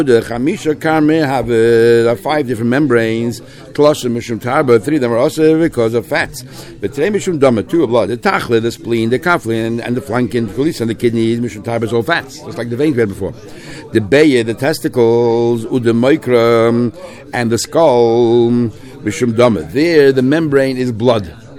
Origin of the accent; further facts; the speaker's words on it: United States; When I was growing up in America, the livers, everybody had to grill it at home.